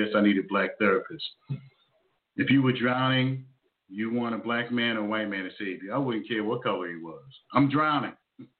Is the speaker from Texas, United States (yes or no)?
no; Jersey City, New Jersey, United States; I'm a product of Jersey. Well, not a product of Jersey, but I grew up in Jersey City. I'll put it like that.